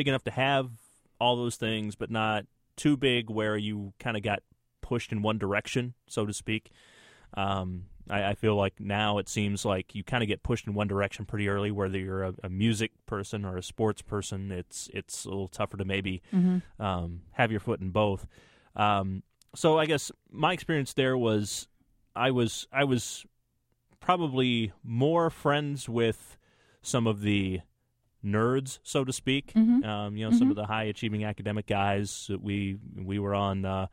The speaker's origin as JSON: {"language": "English", "region": "Iowa", "country": "United States", "tie": "born or raised there", "said": "Like for me, growing up in Northeast Iowa, I don't even know where I would have heard most of those bands"}